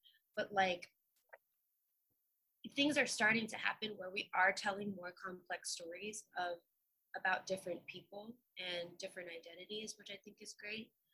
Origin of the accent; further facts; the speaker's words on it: Vallejo, California, United States; So like I felt like I grew up in Vallejo, I felt like it was a pretty diverse place. I didn't feel like there was so much segregation either amongst the amongst the different ethnicities that reside in Vallejo.